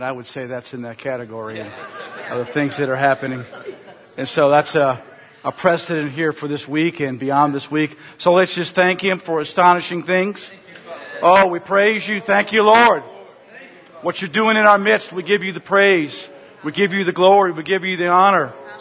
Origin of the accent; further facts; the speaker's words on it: Minnesota, United States; I'm from Minnesota. It's cold up there, icy cold.